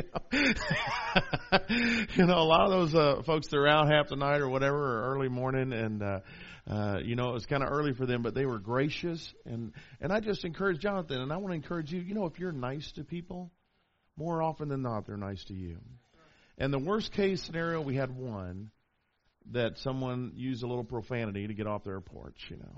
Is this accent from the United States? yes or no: yes; Dallas, Texas, United States; I'm a Texas boy. I was born in Baylor Hospital over in Dallas at 4:54 in the morning, way back in the early 60s.